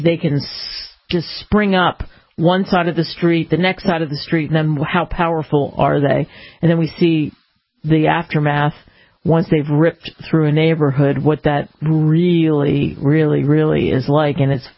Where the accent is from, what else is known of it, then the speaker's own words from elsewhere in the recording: Cherry Hill, New Jersey, United States; I grew up in Cherry Hill, New Jersey, 16 inches of snow. I don't think in my childhood we ever had 16 inches.